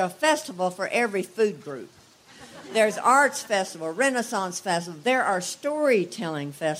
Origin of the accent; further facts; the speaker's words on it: Amarillo, Texas, United States; Now, I grew up in Amarillo, up in the panhandle of the state, and Amarillo has always been at the forefront as a festival giver